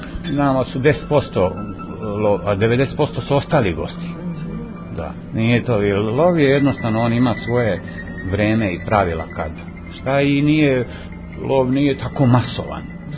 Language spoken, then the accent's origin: Serbian; Sremska Mitrovica, Vojvodina, Serbia; now in Morović, Serbia; Ja u Morović, a inače sam iz Mitrovice. Odrastao sam u Mitrovice.